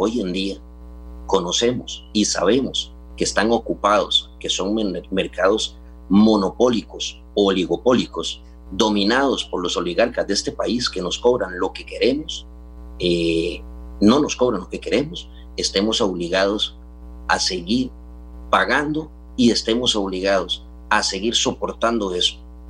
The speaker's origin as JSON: {"language": "Spanish", "country": "Costa Rica", "said": "Como costarricense, todos tenemos una obligación"}